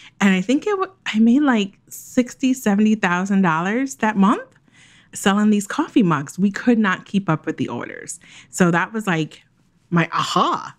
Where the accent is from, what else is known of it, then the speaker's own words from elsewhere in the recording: Jamaica; I'm Jamaican.